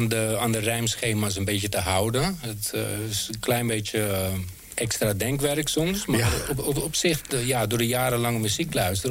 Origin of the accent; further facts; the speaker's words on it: Lelystad, Flevoland, Netherlands; Ik ben schrijver en dichter. En ik kom uit Lelystad.